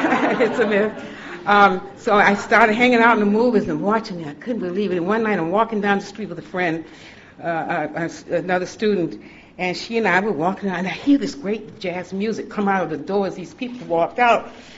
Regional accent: Georgia, United States; when I grew up in Georgia, it was a dry state

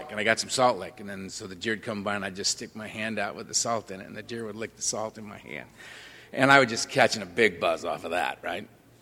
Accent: Shreveport, Louisiana, United States; I'm an alcoholic. I'm from Shreveport.

